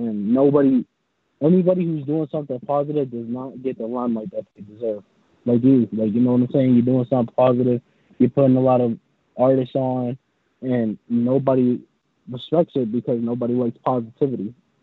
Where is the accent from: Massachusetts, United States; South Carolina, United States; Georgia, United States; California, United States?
Massachusetts, United States; Boston; Like, Boston is, you know what I'm saying, my hometown.